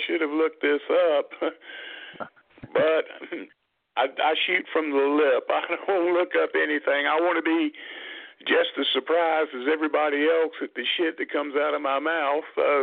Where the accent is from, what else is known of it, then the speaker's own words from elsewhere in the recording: the South, United States; We're all from the South, and you know the golden rule as good as I do.